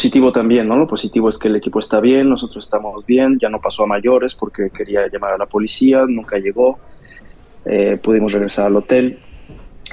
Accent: Mexico; normalmente cuando les decimos que somos de México, hasta les cambia el semblante

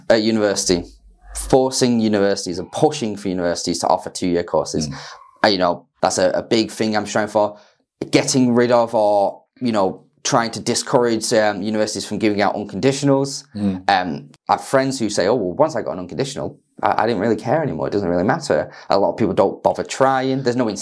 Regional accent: Salford, North West England, United Kingdom; now in West Lancashire, United Kingdom; I live in West Lancashire, have done now for about 5 years. I was studying at the university. But I come from Salford, so incredibly working class area in Manchester.

